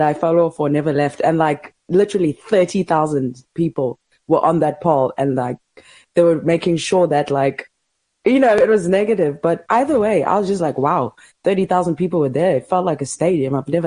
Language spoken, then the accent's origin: English; South Africa; as a South African, as a Zulu, as a human being